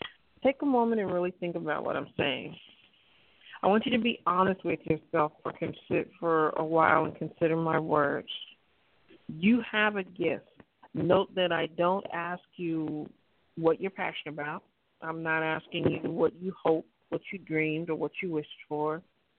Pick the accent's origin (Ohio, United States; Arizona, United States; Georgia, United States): Ohio, United States; Cleveland; now in California, United States; I come from the Midwest, Cleveland, Ohio, and so we're workaholics back there. We work and we work and we work, and we don't just work one job, we work three or four jobs. So I came to California